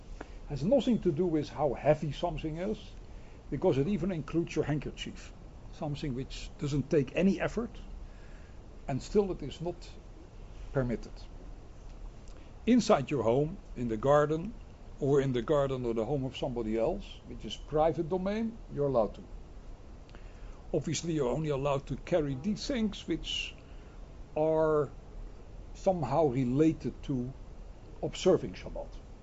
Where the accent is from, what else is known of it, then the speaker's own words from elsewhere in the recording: Amsterdam, North Holland, Netherlands; English is a second language; So you have to get used for tonight to my accent. I'm from Amsterdam, originally from Holland. Already lived for here many years.